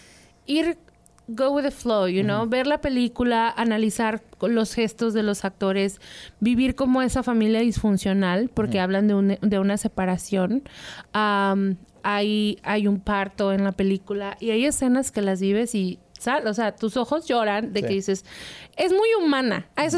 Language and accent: Spanish; Mexico; now in United States; como muchos mexicanos somos morenos